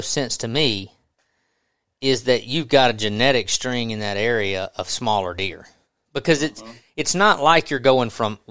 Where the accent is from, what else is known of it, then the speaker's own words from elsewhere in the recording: Mississippi, United States; I'm from Southwest Mississippi, so this is an easy analogy to make.